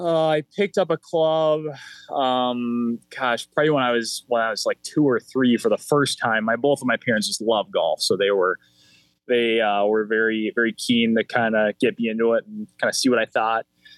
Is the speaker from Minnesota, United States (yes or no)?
yes; Minnesota, United States; to be able to represent my home state, wear the maroon and gold, and stay home and kind of give Minnesota everything I have to offer.